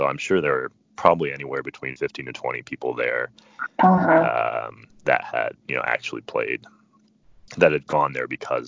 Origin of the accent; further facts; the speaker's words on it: Ohio, United States; But growing up in Ohio, you really didn't get much of that. You know, it's such a plain potato state.